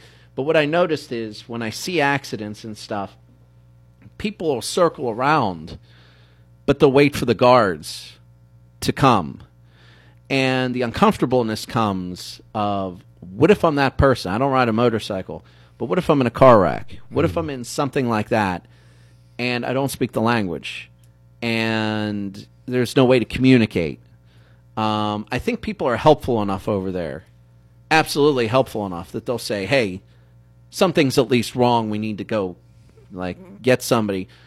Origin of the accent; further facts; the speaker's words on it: United States; So it's as an American, really, I've had no problems really as an American.